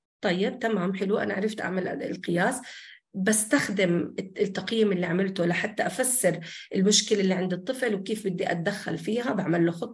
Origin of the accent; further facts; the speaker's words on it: Jordan; إنه يكون عندنا في الأردن الحمد لله بدأت المدارس تتوجه لتوظيف العلاج الوظيفي